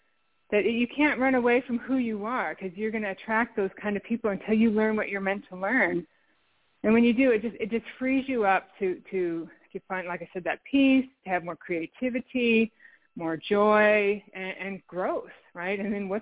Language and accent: English; South Dakota, United States; I'm from my hometown in the Black Hills of South Dakota, and I traveled around the world trying to get away from what I felt was narcissistic, self-absorbed people.